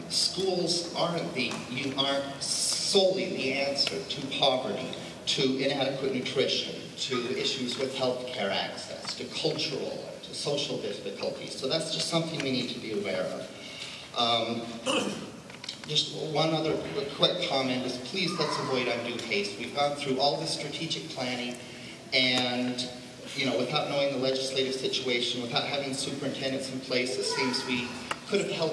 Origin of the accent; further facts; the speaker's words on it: Roseville, Minnesota, United States; I'm actually from the Roseville District.